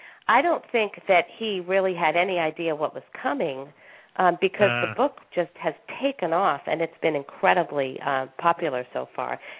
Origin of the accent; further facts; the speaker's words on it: California, United States; I grew up in Southern California, we used to see, you know, stunt riders and different things